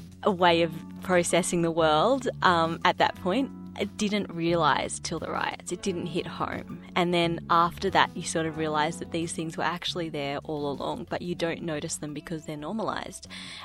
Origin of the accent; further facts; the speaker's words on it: New South Wales, Australia; So my mum is from New Zealand, my dad's from Malaysia. My ethnicity is Chinese. I've lived in the Shire ever since I was three. I grew up on a river slightly inland from here